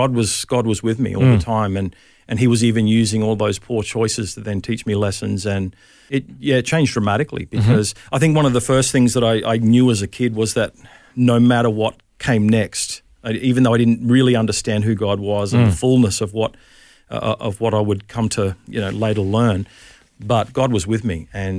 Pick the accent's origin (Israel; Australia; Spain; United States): Australia; Hervey Bay, Queensland; also born or lived in Bowral; And I grew up in Hervey Bay, Queensland.